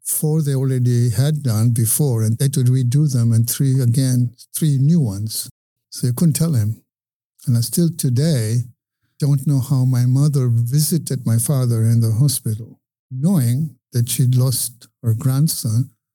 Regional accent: England, United Kingdom; now in United States; I grew up in England, which is a lot less violent than we are.

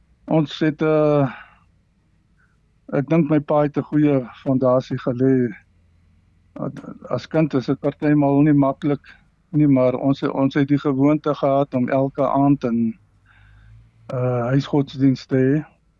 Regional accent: Wolmaransstad, North West, South Africa; Ek het groot geword in Wommerandstad omgeving, so 10 kilo's buitenkant Wommerandstad op die Bloemhofpad.

